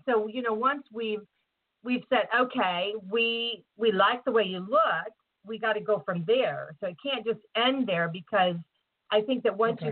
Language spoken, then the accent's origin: English; Tampa, Florida, United States; in my hometown here in Tampa Bay area.